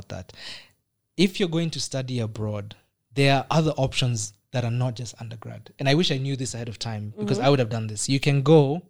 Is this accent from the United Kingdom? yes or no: no; Kenya; But I'll be living in Kenya.